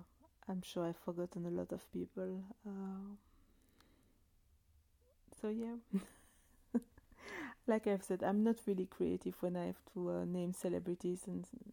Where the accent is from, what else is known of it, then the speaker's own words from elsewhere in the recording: Australia; I am an Australian and we sometimes do stupid things and elect stupid leaders.